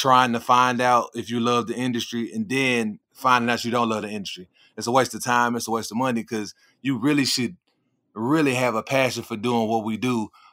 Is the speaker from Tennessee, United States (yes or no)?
yes; Memphis, Tennessee, United States; now in Charlotte, United States; Born and raised in Memphis, Tennessee.